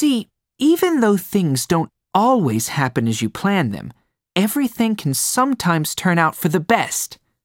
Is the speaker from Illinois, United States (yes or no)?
yes; Chicago, Illinois, United States; moved away as an adult; now in Saudi Arabia; Then, after I graduated, I was going to get a job in my hometown, Chicago, but there weren't any decent vacancies. So I started to look worldwide.